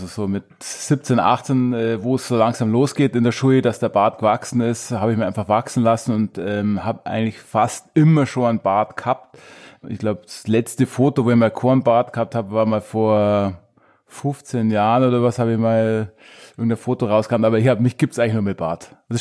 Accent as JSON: {"language": "German", "town": "Trostberg", "region": "Bavaria", "country": "Germany", "lives_now": "Chiemgau, Germany", "said": "Ich komme eigentlich aus Drumwalchen, also aus dem Chiemgau, war zeitlang weg in Minger und bin jetzt seit 2-3 Monaten endlich wieder daheim."}